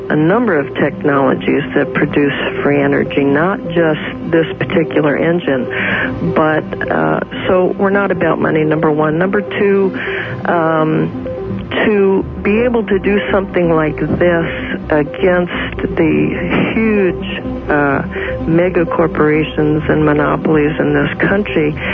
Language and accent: English; New York, United States; What you mean, because I grew up in New York myself, and so I'm familiar with that.